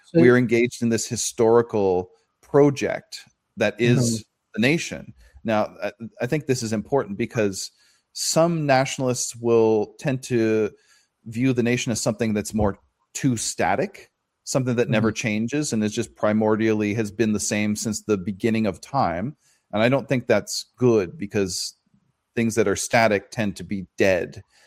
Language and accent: English; Canada; I consider myself maybe spiritually British, being Canadian and part of the Commonwealth